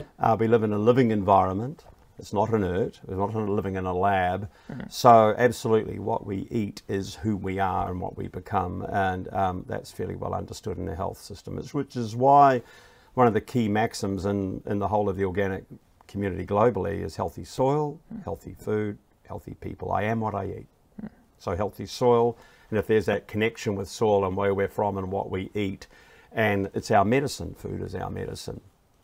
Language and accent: English; New Zealand; So being a Kiwi with a product gets you into market.